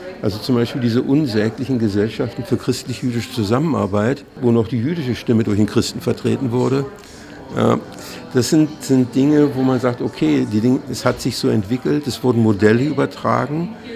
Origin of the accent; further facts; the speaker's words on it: Berlin, Germany; weil ich bin in West-Berlin ja zur Schule gegangen